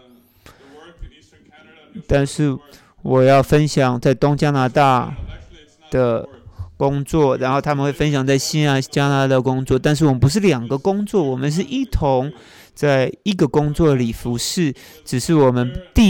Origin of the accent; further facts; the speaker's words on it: United States; now in Vancouver, Canada; 我是从美国来的